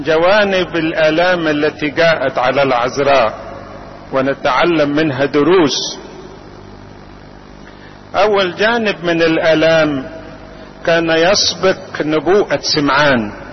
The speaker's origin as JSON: {"language": "Arabic", "country": "Egypt", "said": "أن يعيدها علينا وعلى بلادنا مصر والعالم كله"}